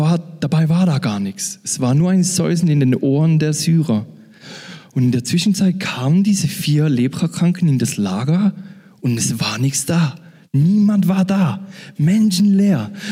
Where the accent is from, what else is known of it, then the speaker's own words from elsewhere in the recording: Switzerland; ich bin aus der Schweiz, falls ihr es noch nicht gemerkt habt mit meinem super Deutsch. Ich komme aus der Schweiz.